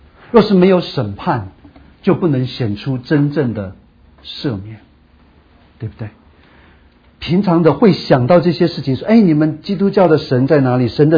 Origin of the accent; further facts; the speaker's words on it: Taiwan; born there; 我出生的地方台湾大概就是要洗掉一半